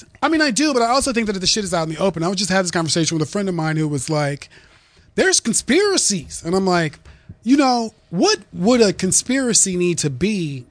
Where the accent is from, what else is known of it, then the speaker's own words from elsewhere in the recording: University City, Missouri, United States; I'm from a little town next to St. Louis called University City, Missouri.